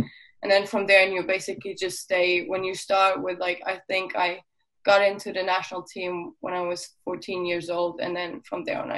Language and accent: English; Luxembourg; So Luxembourg is a pretty small country, as you just said. It is next to Germany, Belgium, and France.